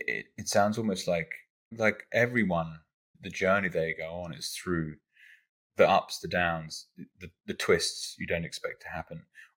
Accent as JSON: {"language": "English", "region": "London", "country": "United Kingdom", "tie": "born or raised there", "said": "okay, so I grew up in and around London."}